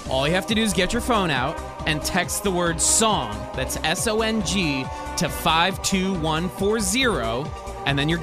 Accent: New Jersey, United States; I'm originally from New Jersey, and so is … He's like huge in New Jersey.

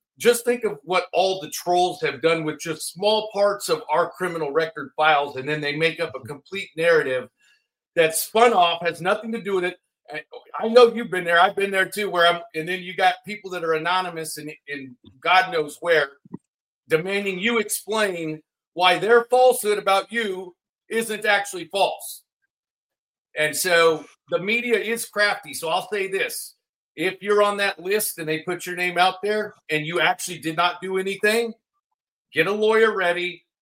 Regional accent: California, United States; I'm from Cali.

